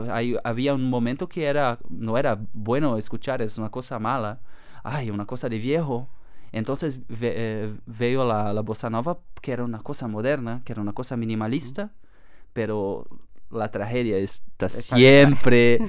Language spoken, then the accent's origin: Spanish; South Brazil, Brazil; Spanish is a second language; Yo soy del sur de Brasil, entonces es un sitio frío. Tenemos mucha relación con la cultura uruguaya y argentina.